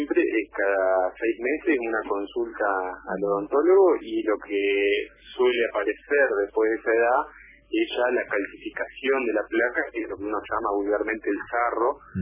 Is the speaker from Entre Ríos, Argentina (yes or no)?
yes; Concepción del Uruguay, Entre Ríos, Argentina; Bueno, yo soy de Concepción del Uruguay